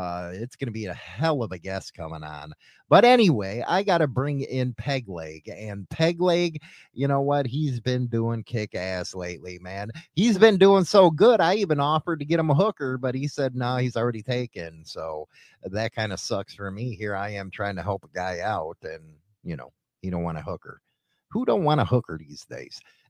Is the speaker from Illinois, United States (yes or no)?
yes; Chicago, Illinois, United States; I'm from Chicago. We're over here hooked on phonics stupid.